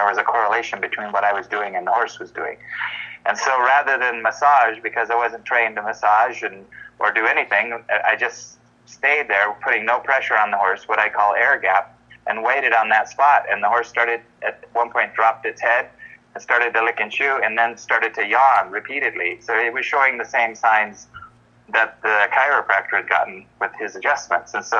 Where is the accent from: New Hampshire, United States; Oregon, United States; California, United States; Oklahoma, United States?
California, United States; also born or lived in Iowa; I'm from California, but my wife and I were living in Iowa